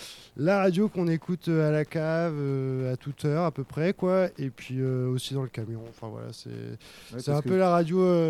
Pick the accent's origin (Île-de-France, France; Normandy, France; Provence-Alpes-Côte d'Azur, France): Normandy, France; Fontenay-et-Louvet; moi, je suis un enfant du pays, comme on dit. J'ai grandi à Fontenay-et-Louvet et en Écouve, en règle générale, on va dire.